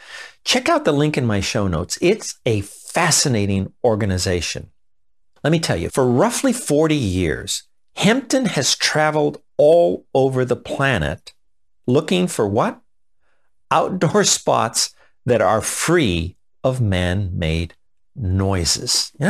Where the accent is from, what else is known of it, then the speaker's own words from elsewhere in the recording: Los Angeles, California, United States; Growing up in Los Angeles, I was constantly surrounded by noise.